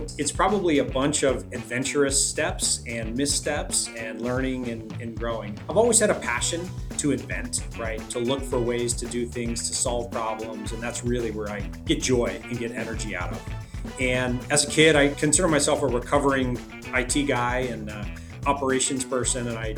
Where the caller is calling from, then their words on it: Portland, Oregon, United States; Yeah, I'm calling in from outside of Portland, Oregon.